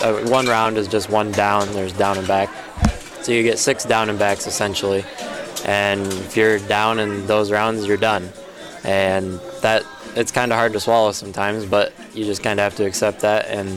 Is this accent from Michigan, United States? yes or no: yes; Olivet, Michigan, United States; So I grew up in Olivet, Michigan, home of Olivet College.